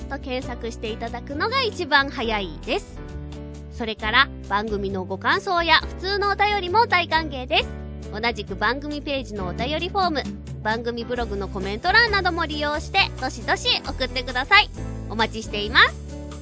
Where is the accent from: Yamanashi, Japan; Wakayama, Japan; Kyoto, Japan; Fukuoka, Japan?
Fukuoka, Japan; がちっちゃい時住んでた、まあ、福岡の中でも特にちっちゃい時は結構田舎の方に住んでたから、田んぼとか畑とかがあって、